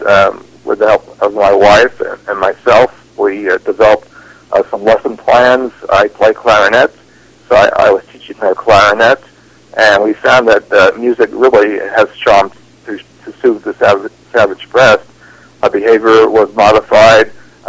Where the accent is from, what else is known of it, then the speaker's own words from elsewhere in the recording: New York City, New York, United States; I grew up in New York City, and you know, I wanted to be a musician by the age 6.